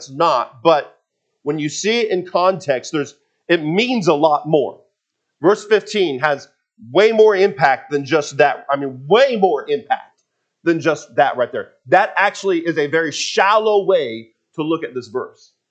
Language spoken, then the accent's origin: English; Washington, United States; I grew up in Washington State, and so it was popular there.